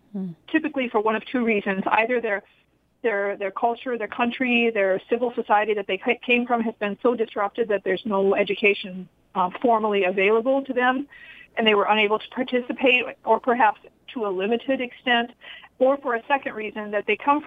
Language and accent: English; Sioux Falls, South Dakota, United States; I was born and raised in Sioux Falls, graduated from O'Gorman, attended Augustana, and graduated from University of South Dakota.